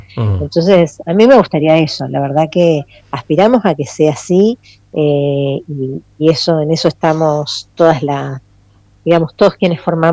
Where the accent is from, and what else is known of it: Argentina